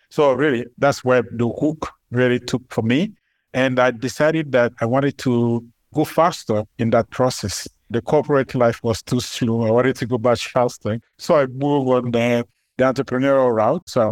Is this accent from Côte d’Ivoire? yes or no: yes; Côte d’Ivoire; So I'm originally from Cote d'Ivoire, and I did my primary education in Cote d'Ivoire